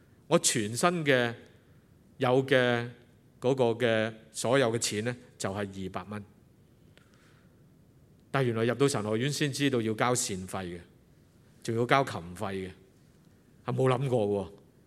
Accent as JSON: {"language": "Chinese", "town": "Cha Kwo Ling", "region": "Kwun Tong", "country": "Hong Kong", "tie": "born or raised there", "said": "我自己是成长在摩区茶果岭，我不知道有没有人听过"}